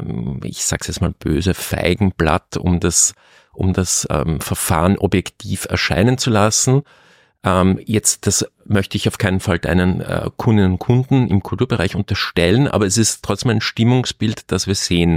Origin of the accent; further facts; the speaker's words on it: Austria; Das ist für mich als Österreicher ein völlig unmögliches Szenario